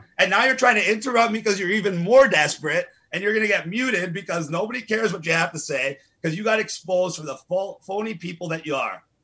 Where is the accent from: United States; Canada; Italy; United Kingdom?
Italy; Then yesterday, I went to my hometown after Italy won the Euro because I'm an Italian.